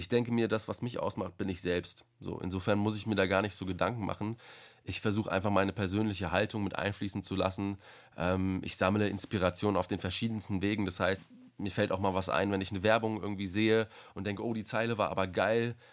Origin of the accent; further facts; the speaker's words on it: Hesse, Germany; da das hier auch meine Heimat ist im Rhein-Main-Gebiet